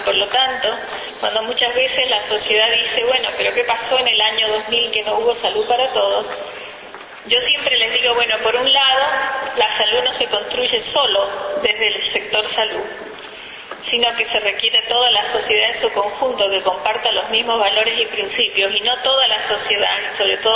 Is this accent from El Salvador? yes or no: no; Córdoba, Argentina; soy de Córdoba y por supuesto soy de la Universidad de Córdoba.